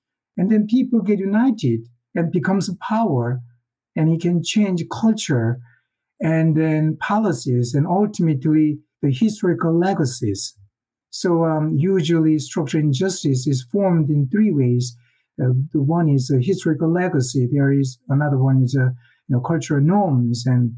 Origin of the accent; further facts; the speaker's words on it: South Korea; English is a second language; I grew up in South Korea at the time, 1980s, you know, late 80s, my college years.